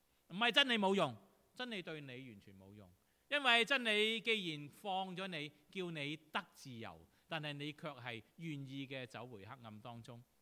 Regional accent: Guangdong, China; 那我们广东人就什么啊？有拖没欠上等人

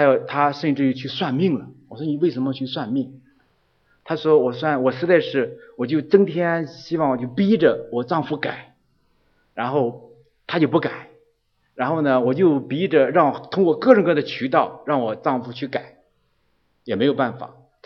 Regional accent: Weifang, Shandong, China; 我老家其实是山东潍坊人，我老家，因此潍坊大家知道是个风筝城。

